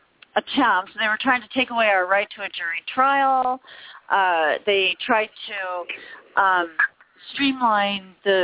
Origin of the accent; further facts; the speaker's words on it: Colorado, United States; And listen, I'm from Colorado.